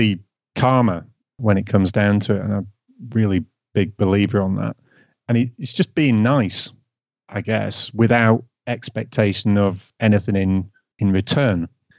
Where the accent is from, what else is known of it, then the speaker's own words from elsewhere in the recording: Northern England, United Kingdom; when I was growing up in Northern England in the 1980s